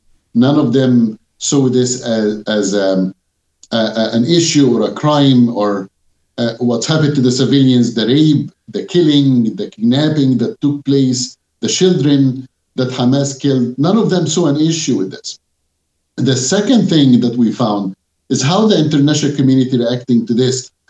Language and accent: English; Egypt; born there; English is a second language; I was born in Egypt from a Muslim family.